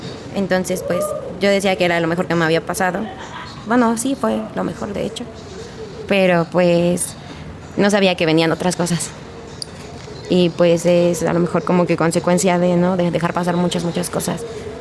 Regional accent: Hidalgo, Mexico; moved away; Yo no soy de aquí del estado, yo soy de Hidalgo.

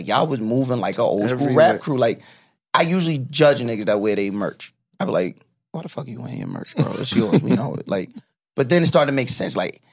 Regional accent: New York, United States; this nigga Vance, I grew up with on Long Island.

